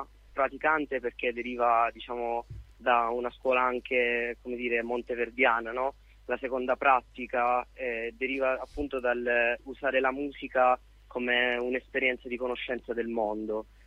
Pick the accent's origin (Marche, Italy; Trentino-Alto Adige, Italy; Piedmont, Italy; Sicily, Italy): Sicily, Italy; Catania; No, è il mio nome di nascita, sono di Catania, 99, okay.